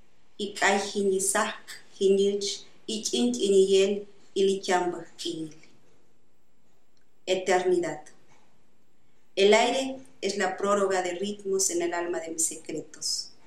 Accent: Tumbalá, Chiapas, Mexico; vengo del municipio de Tumbalá, Chiapas, de la región selva del estado de Chiapas

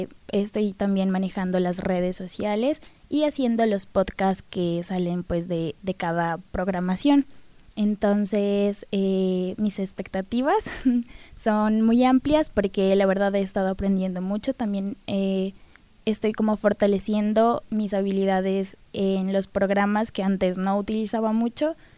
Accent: Pasto, Nariño, Colombia; accent: pastuso; lo que pasa es que mi ciudad, como te digo, es frontera con Ecuador, entonces nuestro acento es muy neutro. Dicen pues algunas personas que el acento pastuso es el acento como mejor entendible para los extranjeros

